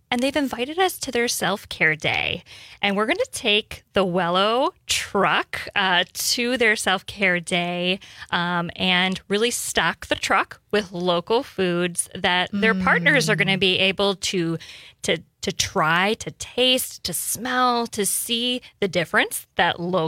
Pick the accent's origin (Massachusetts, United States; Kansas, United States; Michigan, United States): Michigan, United States; I grew up in the Upper Peninsula. My dad tapped maple trees